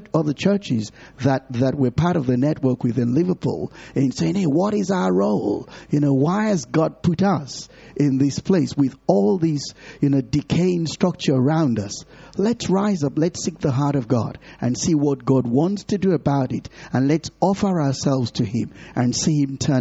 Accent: Nigeria; I come from Nigeria

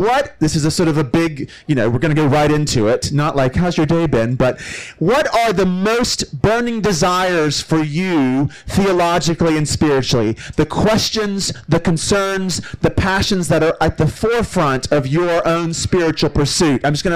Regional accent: United States; I'm from the States, as you may have sensed.

